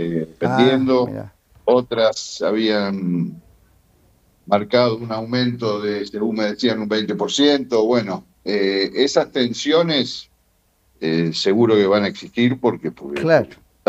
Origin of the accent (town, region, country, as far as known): Argentina